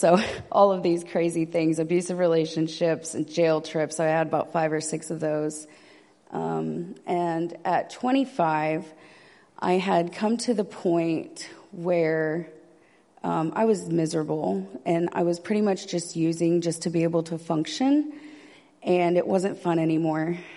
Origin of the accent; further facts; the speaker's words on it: Indiana, United States; So they have a cattle farm in Indiana. I'm from Indiana.